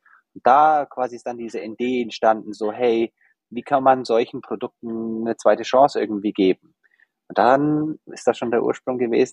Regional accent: Nuremberg, Bavaria, Germany; accent: slightly rolling R; also ich komme ursprünglich aus Nürnberg. Ich habe deswegen auch so ein leicht rollendes R.

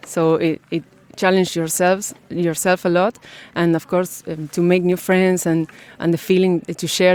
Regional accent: San Lorenzo, Santa Fe, Argentina; I'm from Argentina. I live in a city called San Lorenzo.

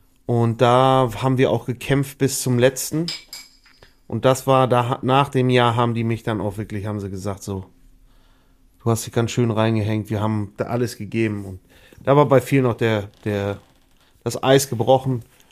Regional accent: Ebstorf, Lower Saxony, Germany; Also ich bin ja gebürtiger Heidjer, wie man so schön sagt. Ich komme aus der Lüneburger Heide und zwar direkt aus Ebstorf.

